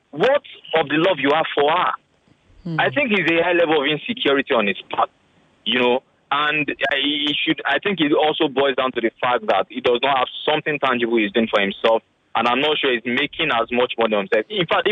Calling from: Ikeja, Lagos, Nigeria; I'm calling from Ikeja.

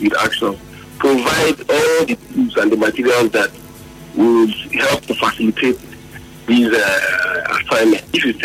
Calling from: Port Harcourt, Rivers, Nigeria; I'm calling from Port Harcourt.

